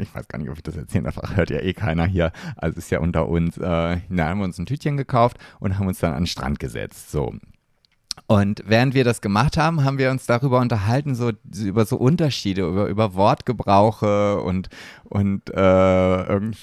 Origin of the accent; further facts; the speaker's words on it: Germany; ich komme aus Deutschland.